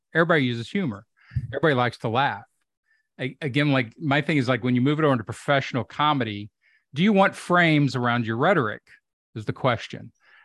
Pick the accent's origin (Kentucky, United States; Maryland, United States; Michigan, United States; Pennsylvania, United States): Kentucky, United States; I'm from Kentucky. So you're going to have to give me some, you know, articulation break.